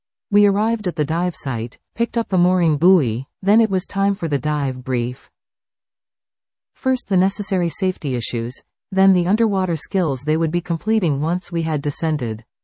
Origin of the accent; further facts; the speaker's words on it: United Kingdom; now in Canada; I am a Brit, born in 1942. Do the math, now a Canadian citizen. I am a professional mariner by trade, fortunate to have experienced the British Merchant Navy, marine pilotage in the UK